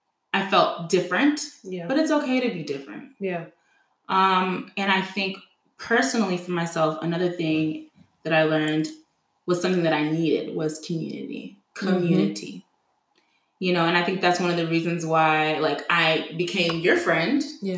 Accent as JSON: {"language": "English", "region": "Texas", "country": "United States", "tie": "born or raised there", "said": "Original group chat, I would say, is a group of girls that I grew up with in Texas."}